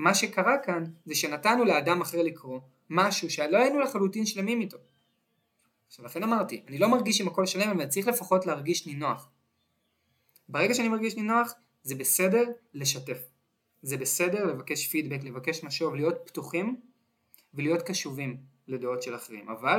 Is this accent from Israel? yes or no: yes; Tel Aviv, Tel Aviv District, Israel; חנייה בתל אביב, כתל אביבי, חנייה בתל אביב זה על ההיסטור